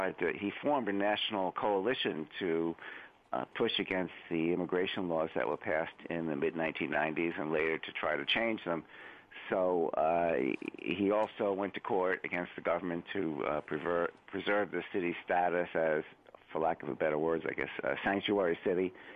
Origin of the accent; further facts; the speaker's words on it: New York City, New York, United States; what always strikes me as a New Yorker is just from my own experience, I live in Brooklyn